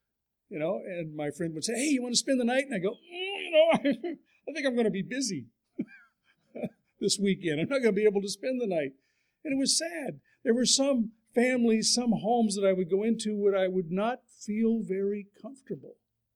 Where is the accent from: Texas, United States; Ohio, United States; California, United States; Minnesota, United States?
California, United States; Pasadena; It was a church community. I grew up in Pasadena, California. There were a lot of people there in the church.